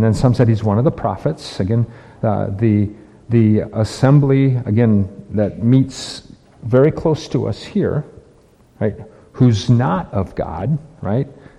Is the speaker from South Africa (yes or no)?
no; Midwest, United States; Now, again, because I'm from the Midwest, I pronounce it funny.